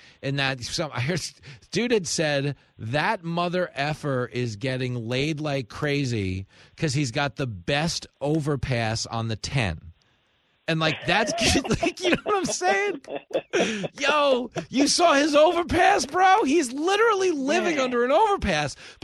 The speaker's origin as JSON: {"language": "English", "region": "East Coast", "country": "United States", "tie": "born or raised there", "said": "growing up in the East Coast, you always kind of romanticize the West Coast."}